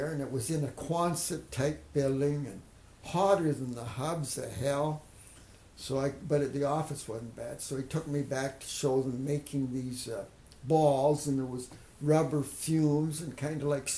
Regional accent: Canada; I don't think he even knew I was a Canadian unless he recognized my accent, probably did.

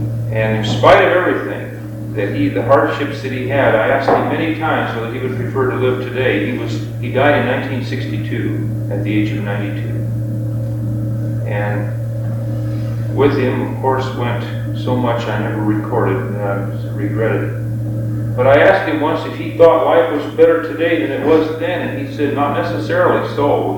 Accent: St. Louis, United States; also born or lived in St. Helens; now in Banks, United States; from Banks, Oregon presently. I was born in St. Helens and raised in St. Louis.

